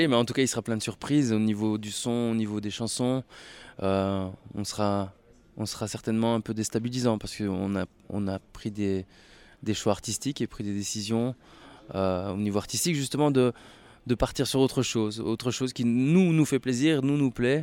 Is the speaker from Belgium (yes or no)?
yes; Mons, Wallonia, Belgium; c'est pas très loin de chez nous, on est de Mons